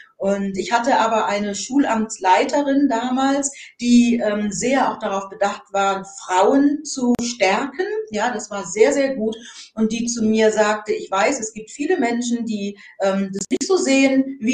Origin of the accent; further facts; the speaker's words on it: Buxtehude, Lower Saxony, Germany; also born or lived in Hamburg; meine Eltern sind Nigerianer. Ich bin in Hamburg geboren, in Buxtehude aufgewachsen, bei einer deutschen Mama, also einer Pflegemutter. Und ja, wenn man eben als schwarze Person in einem weißen Umfeld aufwächst